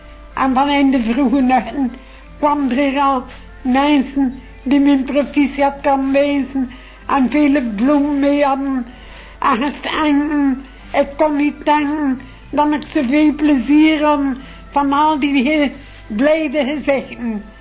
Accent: Moerkerke, West Flanders, Belgium; Nee, ik ben van Moerkerke.

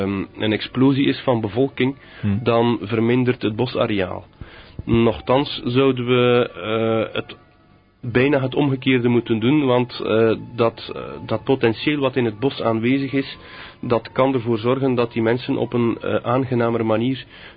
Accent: Flanders, Belgium; Bij ons in Vlaanderen gaat dat, laat ons zeggen, beter dan vroeger.

